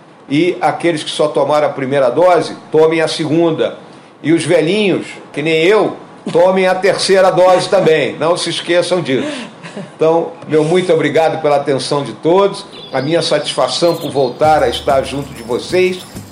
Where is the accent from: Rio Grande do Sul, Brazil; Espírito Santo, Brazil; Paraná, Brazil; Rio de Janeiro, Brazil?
Rio Grande do Sul, Brazil; como aconteceu recentemente lá no meu estado natal, no Rio Grande do Sul, com a temperatura atingindo 45 graus